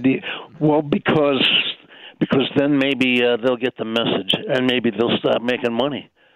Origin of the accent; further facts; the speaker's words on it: Milwaukee, Wisconsin, United States; And I'm from Milwaukee. That's why I got that attitude.